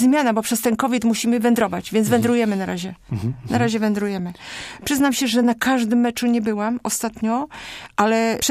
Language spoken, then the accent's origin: Polish; Poznań, Greater Poland Voivodeship, Poland; jestem poznańska pyra